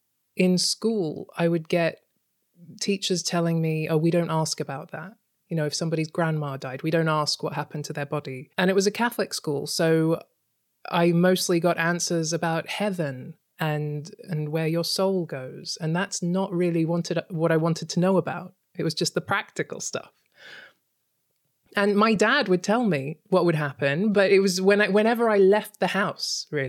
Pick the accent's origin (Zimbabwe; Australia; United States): Australia; now in London, United Kingdom; I grew up in Australia.